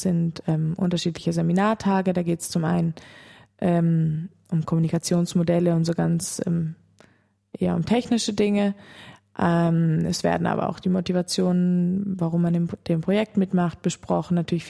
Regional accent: South Germany, Germany; Also ich komme aus Süddeutschland

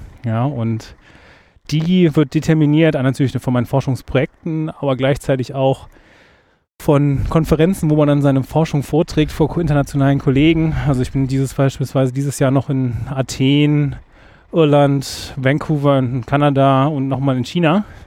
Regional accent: Kassel, Hesse, Germany; Weder noch, ich komme genau aus der Mitte, aus Kassel eigentlich.

